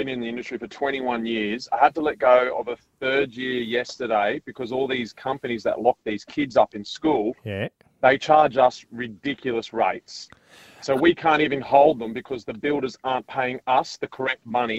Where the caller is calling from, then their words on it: Newbeith, Queensland, Australia; Newbeath, mate. Yeah, it's near Greenbank.